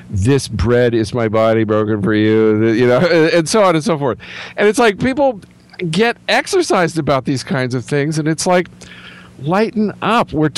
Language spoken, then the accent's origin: English; Ireland; I could talk and talk all day. I'm Irish.